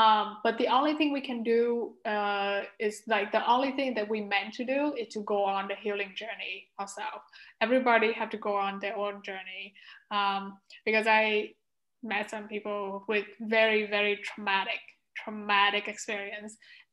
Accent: the South, United States; And it was very difficult, especially for my family, because I grew up in the South.

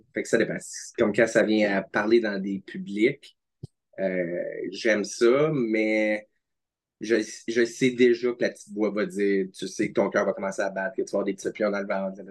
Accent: Ontario, Canada; also born or lived in Quebec; j'ai été élevé, t'sais, dans l'Ontario, mais après ça, t'es élevé au Québec. T'sais, je pense que tu restes québécois pas mal.

